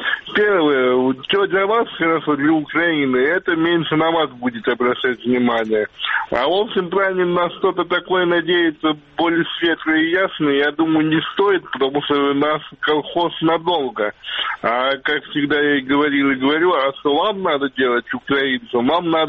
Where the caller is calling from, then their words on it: Moscow, Russia; Я звоню из Москвы, как вы понимаете.